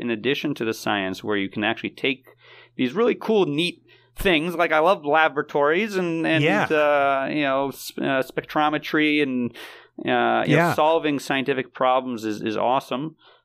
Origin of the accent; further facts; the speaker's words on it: San Diego, California, United States; also born or lived in Israel; I was born in Israel, and when I was three, to San Diego.